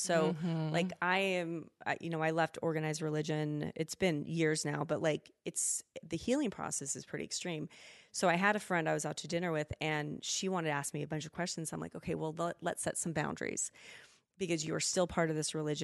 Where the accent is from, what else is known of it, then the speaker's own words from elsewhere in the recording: Spokane, Washington, United States; I mean, I've been in the Pacific Northwest pretty much my entire life. Mm-hmm. I grew up in Spokane